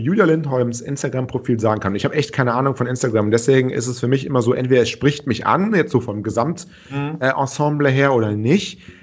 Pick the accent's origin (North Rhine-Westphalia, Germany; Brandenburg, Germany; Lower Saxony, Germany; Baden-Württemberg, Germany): North Rhine-Westphalia, Germany; Cologne; was mich als Kölner super natürlich sehr freut